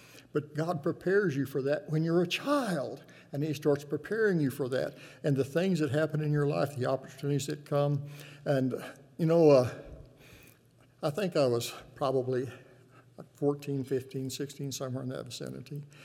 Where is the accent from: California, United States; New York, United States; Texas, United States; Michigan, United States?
Texas, United States; I was raised in Texas on a farm, and a chicken has grit in their craw.